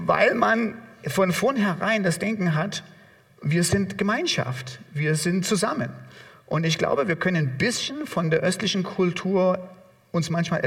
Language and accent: German; Germany; Wir als Deutsche gehen Probleme, das ist selbstverständlich so an, geradezu drauf durch.